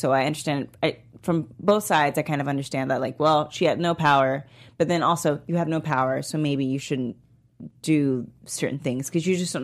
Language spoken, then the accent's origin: English; the South, United States; Oh my God, I'm from the South, I should know this.